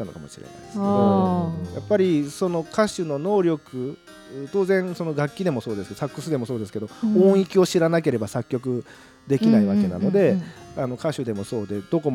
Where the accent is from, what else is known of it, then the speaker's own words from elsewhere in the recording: Nagoya, Aichi, Japan; あの名古屋の南の方の僕は出身なので